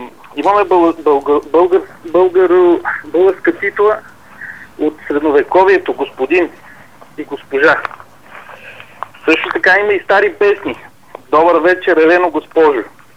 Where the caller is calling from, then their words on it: Sofia, Sofia City, Bulgaria; От София съм